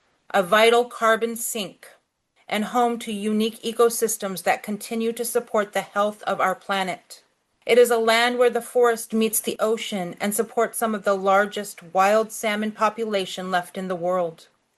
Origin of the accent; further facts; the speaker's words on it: Alaska, United States; I am from the Duck Dane Tan or Kittiwake clan, and my spirit was born in Glacier Bay. I am a Tlingit matriarch in a long line of proud matriarchs.